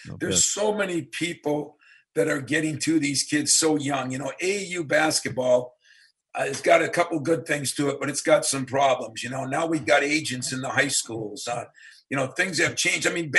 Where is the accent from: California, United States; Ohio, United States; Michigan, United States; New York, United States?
Michigan, United States; Iron Mountain; hey, I'm from Iron Mountain, Michigan, got a chance to live my dream.